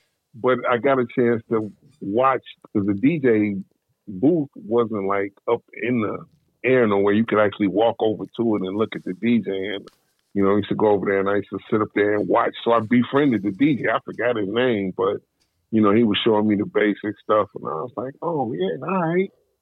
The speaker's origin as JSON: {"language": "English", "town": "Detroit", "region": "Michigan", "country": "United States", "said": "No. Not a cipher. I'm from Detroit. Home of the BMF."}